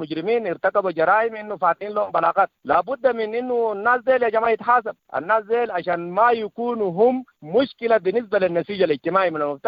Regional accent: Darfur, Sudan; أقرب مثال زمان كان عندنا في دارفور هنا مثلا

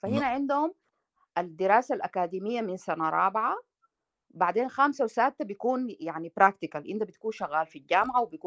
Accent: Sudan; moved away

